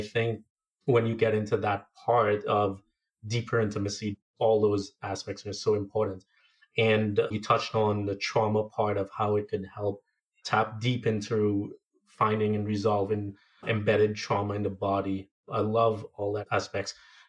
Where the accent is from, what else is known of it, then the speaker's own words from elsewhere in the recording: Trinidad & Tobago; you know, growing up in Trinidad, you know, intimacy is something you just don't learn in school.